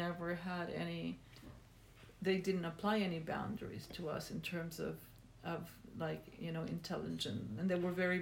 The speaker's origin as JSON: {"language": "English", "country": "Cuba", "tie": "born or raised there", "said": "I grew up in Cuba"}